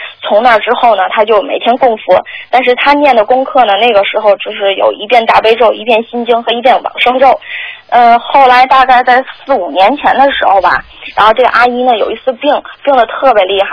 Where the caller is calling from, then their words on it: Melbourne, Victoria, Australia; 我是来自墨尔本的一位同修